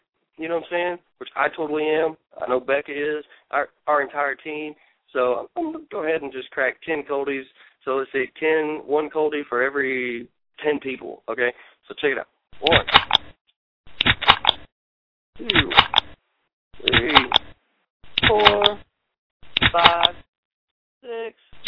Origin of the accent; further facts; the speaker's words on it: Texas, United States; You know, heck, we're from Texas. I mean, Southern hospitality is massively huge with us.